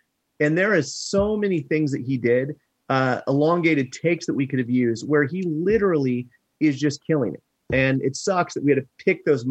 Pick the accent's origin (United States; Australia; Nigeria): United States; Kansas City, Missouri; I mean, I grew up in Kansas City and a lot of his specials were taboo.